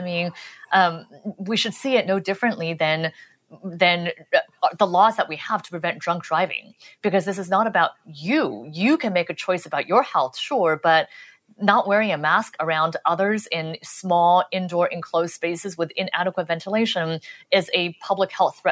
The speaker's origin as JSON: {"language": "English", "town": "Los Angeles", "region": "California", "country": "United States", "tie": "born or raised there", "said": "I'm from I grew up in Los Angeles"}